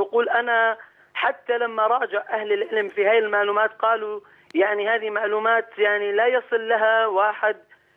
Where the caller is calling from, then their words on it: Jordan; انا متابعك من الاردن حقيقه.